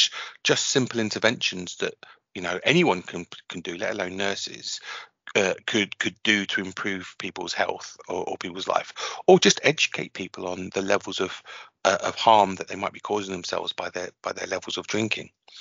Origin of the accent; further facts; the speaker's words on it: London, United Kingdom; And of course it was London, and I'm from London, so it gave me a chance to be at home for a bit.